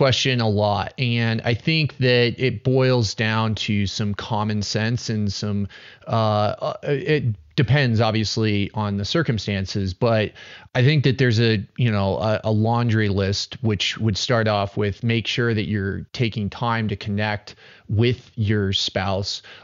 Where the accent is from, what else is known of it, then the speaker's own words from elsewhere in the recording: Colorado, United States; I am a divorce lawyer in Aspen, Colorado. I was born and raised in Colorado